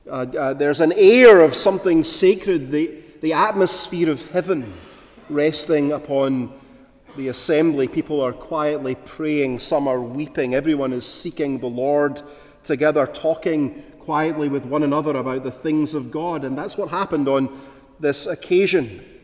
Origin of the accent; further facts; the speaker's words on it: Glasgow, Scotland, United Kingdom; My hometown is Glasgow in the west of Scotland.